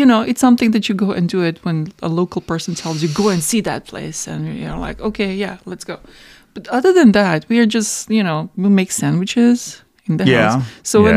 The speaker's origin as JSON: {"language": "English", "country": "Croatia", "tie": "born or raised there", "said": "growing up in Croatia, we would go to the seaside every year."}